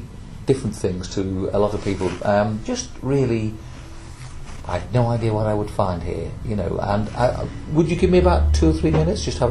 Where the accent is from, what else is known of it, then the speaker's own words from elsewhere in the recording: England, United Kingdom; now in Spain; I'm from England, I live in Spain.